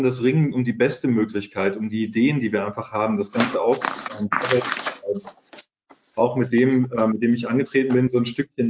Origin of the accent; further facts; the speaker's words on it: Schleswig-Holstein, Germany; so als Schleswig-Holsteiner im hohen Norden